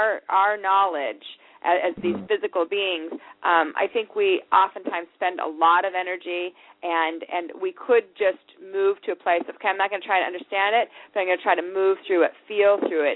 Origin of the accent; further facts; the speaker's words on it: Salt Lake City, Utah, United States; You know, I was raised in Salt Lake City, Utah, and we were a metaphysical family.